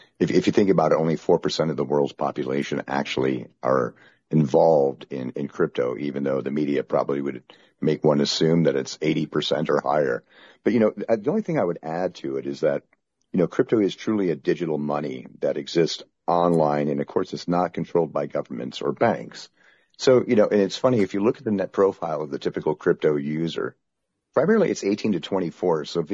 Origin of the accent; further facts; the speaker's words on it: Germany; So I'm originally from Germany, but I sold my accent for beer money in college.